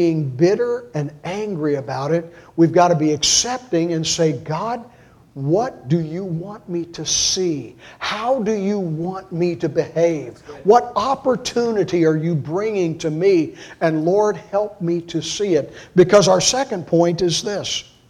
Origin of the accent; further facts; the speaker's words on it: Cincinnati, Ohio, United States; born there; Now, I was born in Cincinnati, Ohio. I am not a country boy. I don't understand cows. I don't understand pigs.